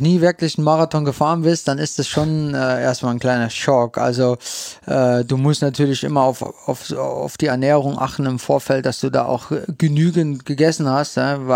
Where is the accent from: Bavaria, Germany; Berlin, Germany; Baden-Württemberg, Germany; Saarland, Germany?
Saarland, Germany; St. Wendel; born there; Also ich komme aus St. Wendel gebürtig.